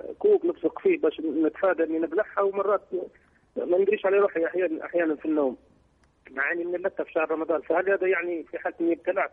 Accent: Libya; من ليبيا.

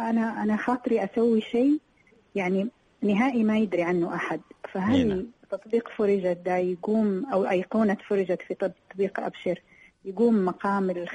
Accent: Saudi Arabia; إحنا عندنا في السعودية

